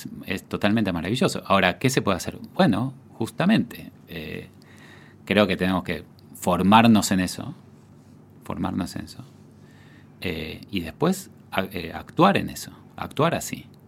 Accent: Argentina; Nosotros somos, digamos, ser argentino es, yo a veces lo digo así, ser argentino es creer en el Nunca Más.

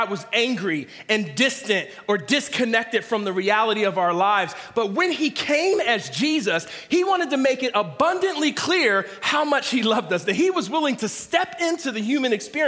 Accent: Philadelphia, Pennsylvania, United States; but hey, I'm originally from Philly

